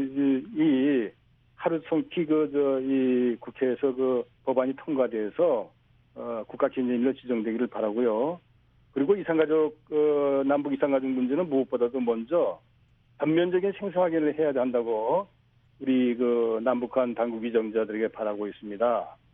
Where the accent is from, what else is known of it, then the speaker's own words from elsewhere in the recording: Pyongsan, North Hwanghae, North Korea; 저는 저 황해도 평산입니다.